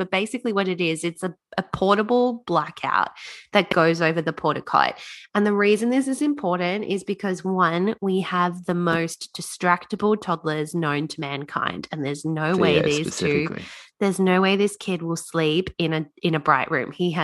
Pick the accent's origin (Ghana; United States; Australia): Australia; Tasmania; We're originally from Tasmania, moved back there for a short term.